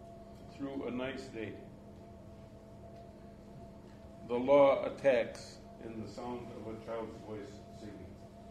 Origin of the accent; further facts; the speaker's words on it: North Dakota-Montana border, United States; I grew up on the North Dakota-Montana border, where we had about 13 inches of rain a year when we were lucky.